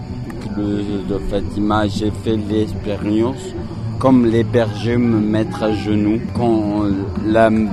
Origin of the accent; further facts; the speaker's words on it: Pau, Nouvelle-Aquitaine, France; je viens de Pau et c'est mes premiers JMJ.